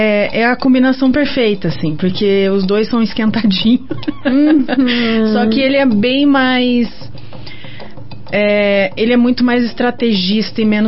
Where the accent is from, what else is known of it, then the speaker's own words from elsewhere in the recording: Curitiba, Paraná, Brazil; accent: Curitiba; Porque eu sei que eu tenho sotaque curitibano.